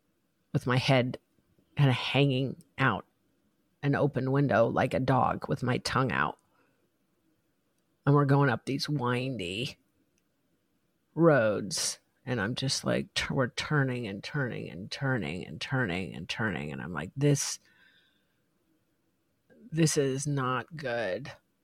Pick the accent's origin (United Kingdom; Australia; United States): United States; Rye, Colorado; I am blonde and from Rye, Colorado, and I don't know much.